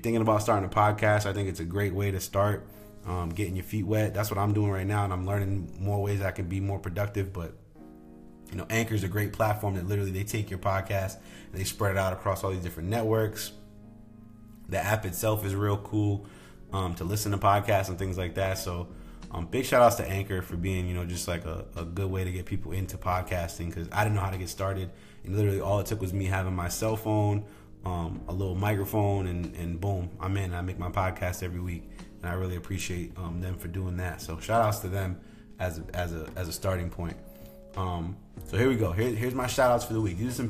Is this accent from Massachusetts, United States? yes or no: no; Rhode Island, United States; And it was about about Rhode Island, my home state, and just how people in Rhode Island are.